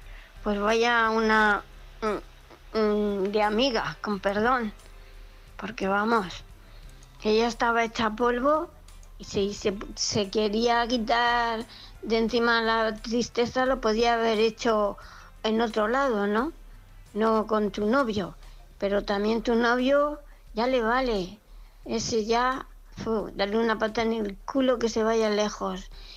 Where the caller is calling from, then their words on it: Murcia, Region of Murcia, Spain; de Murcia.